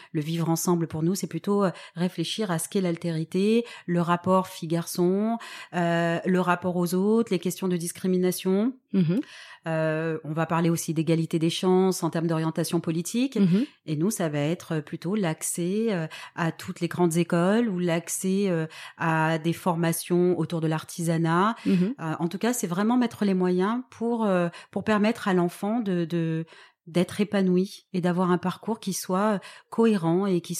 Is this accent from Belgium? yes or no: no; Toulon, Provence-Alpes-Côte d'Azur, France; j'ai 42 ans, c'est 42 années. Alors, moi, je viens de Toulon, donc d'accord. qui est une ville que tout le monde connaît près de Marseille. Je suis l'aînée de 7 enfants, donc de parents maghrébins.